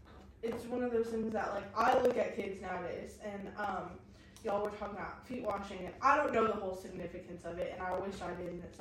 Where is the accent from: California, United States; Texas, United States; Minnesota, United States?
California, United States; But again, like, I come from California